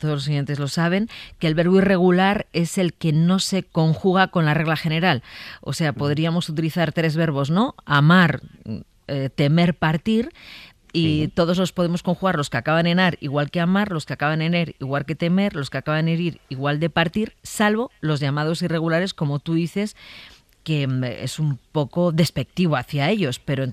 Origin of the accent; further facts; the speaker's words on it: Burgos, Castile and León, Spain; yo soy de Burgos y ella es de Madrid.